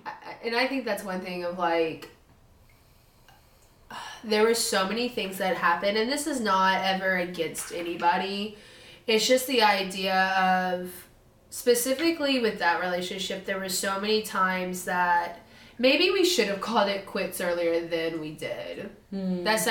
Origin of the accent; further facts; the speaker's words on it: the South, United States; maybe this is just because we're from the South, it's conditioned of like, well, let's work it out.